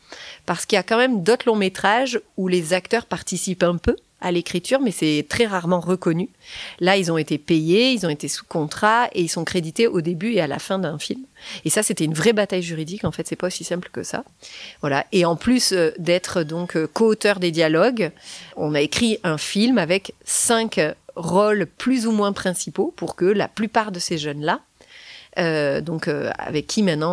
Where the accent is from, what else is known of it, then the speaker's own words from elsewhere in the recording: Marseille, Provence-Alpes-Côte d'Azur, France; moi j'ai grandi à Marseille, mais j'ai fait des études en Belgique, je suis passée par Paris